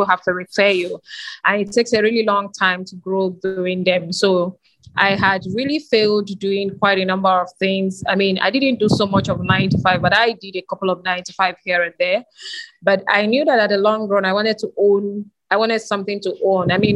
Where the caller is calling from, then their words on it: Lagos, Nigeria; I am joining in from Lagos, Nigeria, so it's okay to assume sometimes.